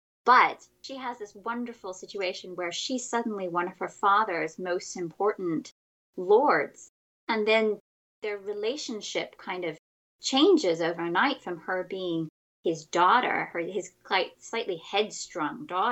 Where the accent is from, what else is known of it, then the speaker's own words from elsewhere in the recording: the South, United States; And I'm from the American South, and there's a phrase, come hell or high water, that we use.